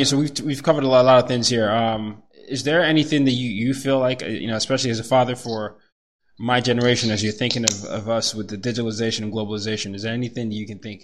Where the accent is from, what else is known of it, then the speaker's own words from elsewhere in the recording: Nigeria; because I'm from Nigeria